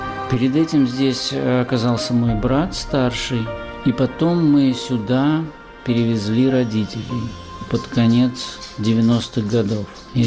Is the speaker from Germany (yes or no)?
no; Ceadir-Lunga, Gagauzia, Moldova; moved away; Он называется Чадыр-Лунга, через дефис. Это юг Молдовы. Это вообще гагаузская часть Молдовы. Мы не гагаузы, родители мои не относятся к этому коренному населению. Они просто приехали туда, познакомились и поженились там. Я там жил до 18